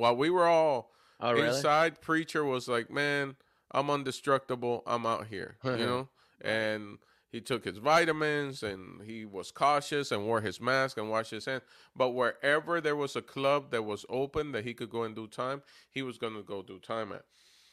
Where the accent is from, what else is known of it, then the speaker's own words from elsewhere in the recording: Florida, United States; I guess it's because I'm from Florida and I just saw what Florida looked like.